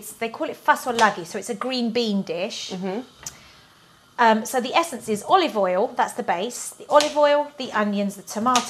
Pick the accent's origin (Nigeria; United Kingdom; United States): United Kingdom; England; born there; Well, I'm English. I was born here.